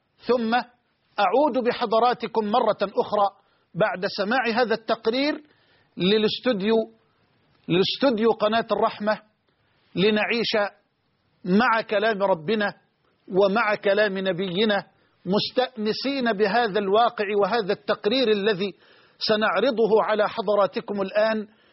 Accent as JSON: {"language": "Arabic", "country": "Egypt", "said": "أننا في بلدنا مصر"}